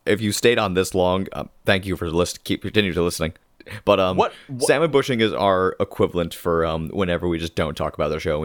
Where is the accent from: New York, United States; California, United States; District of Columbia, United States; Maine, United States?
New York, United States; accent: Long Island; my Long Island accent comes out really weirdly.